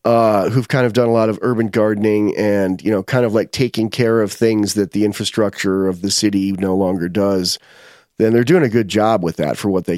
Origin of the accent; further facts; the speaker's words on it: New York, United States; I'm a New Yorker, if we're going to go that way. And although the interesting thing is, I was conceived in New Jersey, which is kind of weird.